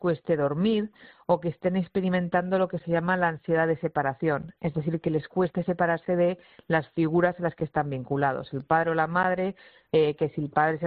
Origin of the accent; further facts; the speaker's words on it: Asturias, Spain; Yo, como bien ha dicho, soy asturiana y no había pasado por Valencia